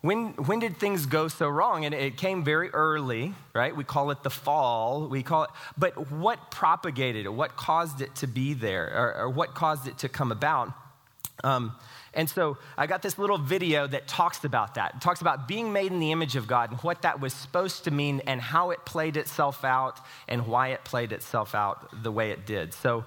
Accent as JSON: {"language": "English", "region": "Texas", "country": "United States", "tie": "born or raised there", "said": "I know culturally a lot of us, especially growing up in Texas, you just take it for granted"}